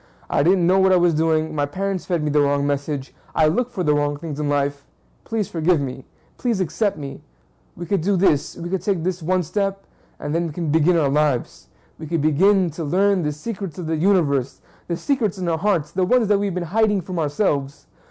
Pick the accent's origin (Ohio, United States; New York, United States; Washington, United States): New York, United States; New York City; also born or lived in Bangladesh / Texas; I was born in Bangladesh. I grew up in New York, and I grew my teenage years. I spent them in Texas.